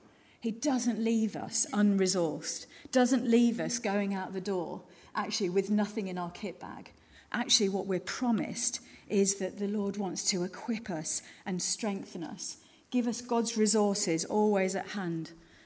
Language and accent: English; Leicester, East Midlands, United Kingdom; I grew up in Leicester.